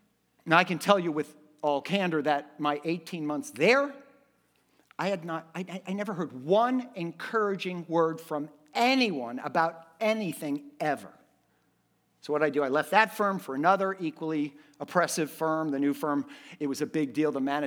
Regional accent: Miami, Florida, United States; I got another job, and it was back home. I'm from Miami. It was back home.

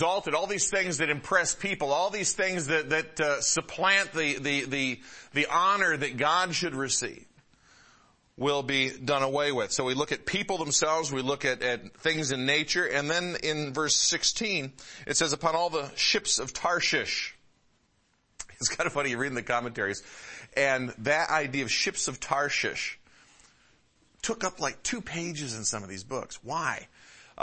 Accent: Michigan, United States; You know, growing up in Michigan, if we saw an oak tree that was, say, 4 feet in diameter

